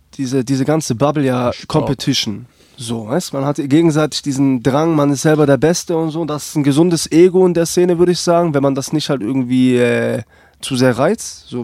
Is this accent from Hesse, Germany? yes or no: no; Stuttgart, Baden-Württemberg, Germany; bin ich dann halt der das Ganze halt so als Stuttgarter supportet